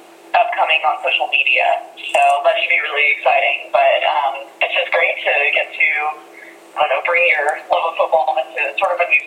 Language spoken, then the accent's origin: English; Texas, United States; I am from Texas, and so we love our football here. It's, you know, what gets us excited, you know, from cradle to grave. So, been watching it all my life.